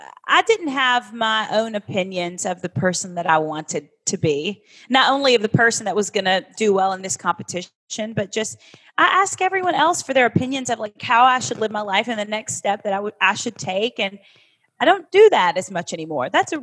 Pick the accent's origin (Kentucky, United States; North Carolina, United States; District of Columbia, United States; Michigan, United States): Kentucky, United States; You know, I grew up in Kentucky on a farm with 23 first cousins. I was the oldest.